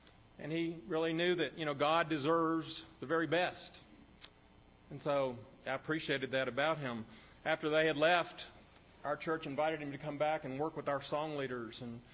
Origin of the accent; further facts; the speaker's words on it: Jacksonville, Florida, United States; I'm from Jacksonville, Florida.